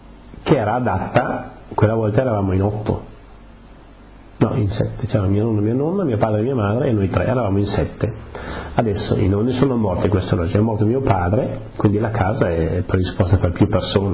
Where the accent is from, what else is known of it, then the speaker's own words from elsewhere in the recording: Polcenigo, Friuli-Venezia Giulia, Italy; moved away; A Polcenigo, quando io sono partito, il mio paese aveva sei, cioè il comune di Polcenigo con sei borghi